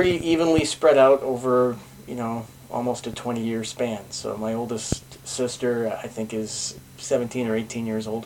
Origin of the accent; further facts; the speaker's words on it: Lewiston, United States; I was born here in Lewiston in 1967, August 6th, at St. Mary's Hospital.